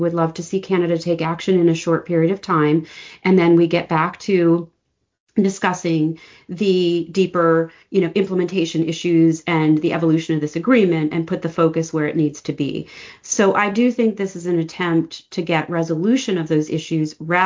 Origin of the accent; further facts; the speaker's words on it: Detroit, Michigan, United States; I grew up in Detroit.